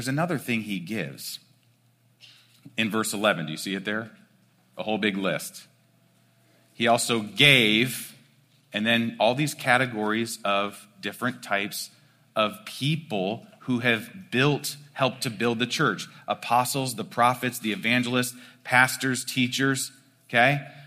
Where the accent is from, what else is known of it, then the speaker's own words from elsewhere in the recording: Cleveland, Ohio, United States; I'm from Cleveland, Ohio, originally.